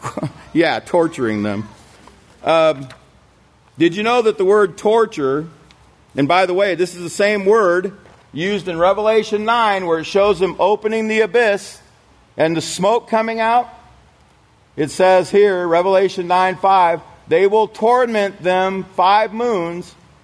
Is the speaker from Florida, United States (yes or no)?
no; Alaska, United States; I'm from Alaska, and you know, the word ask is in Alaska.